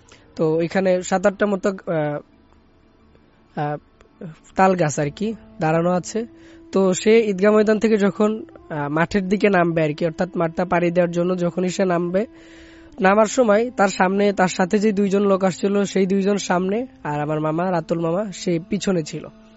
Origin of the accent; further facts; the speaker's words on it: Hatgopalpur, Khulna Division, Bangladesh; আমি ঝিনাইদহের হাটগোপালপুর থেকে আসছি